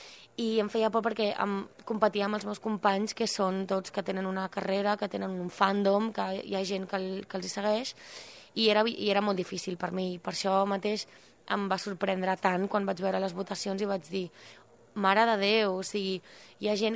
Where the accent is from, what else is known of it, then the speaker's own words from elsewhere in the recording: Olesa de Montserrat, Catalonia, Spain; also born or lived in Cuba; jo soc una noia que vaig néixer a Cuba, però des dels 4 anys vaig anar a Olesa de Montserrat, a Catalunya, a Barcelona, i em vaig criar allà des de molt petita. I tinc unes arrels catalanes molt precioses.